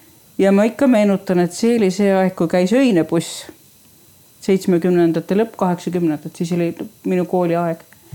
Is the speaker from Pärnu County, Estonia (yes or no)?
no; Pöide, Saare County, Estonia; Ma olen pöid, et Oti mõisest.